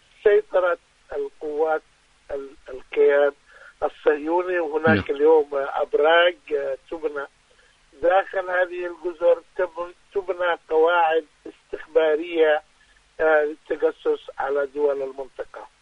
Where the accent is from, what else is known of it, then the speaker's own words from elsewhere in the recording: Yemen; اليوم عندنا في اليمن حالة مجاعة معروفة